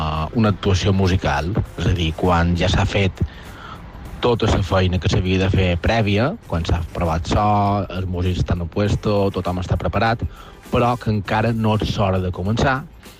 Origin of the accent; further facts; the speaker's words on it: Es Pla de na Tesa, Balearic Islands, Spain; som d'Esplà de Natesa.